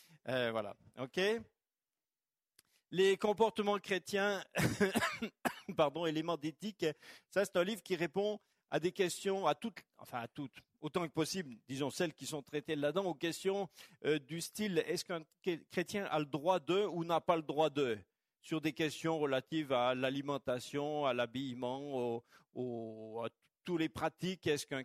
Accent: Mulhouse, Grand Est, France; je viens de Mulhouse.

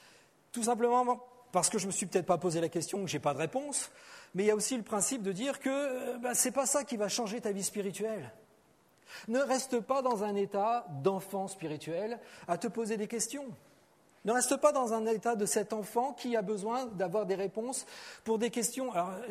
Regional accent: Normandy, France; C'est une expression de Normandie, ça, le petit haut. Je suis normand, donc forcément, je dis petit haut.

